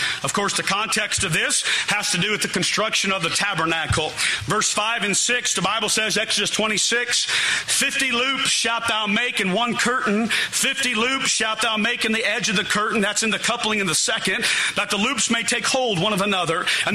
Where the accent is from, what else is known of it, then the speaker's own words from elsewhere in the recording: Indiana, United States; I am from Southern Indiana, and because I'm a Southern Hoosier, I've done what most of us Southern Hoosiers have done from time to time.